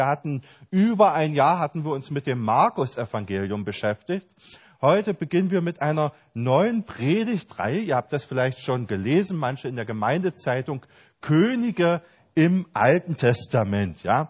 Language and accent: German; Germany; now in Austria; Bei uns in Deutschland heißt es Bundeswehr, hier Bundesheer, ja.